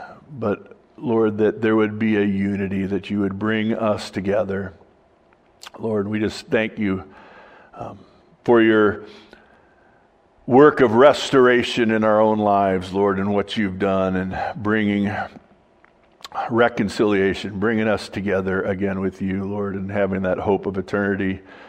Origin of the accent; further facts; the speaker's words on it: Glendora, California, United States; now in Michigan, United States; when they found out that I moved to Michigan from California, which you would think is a sin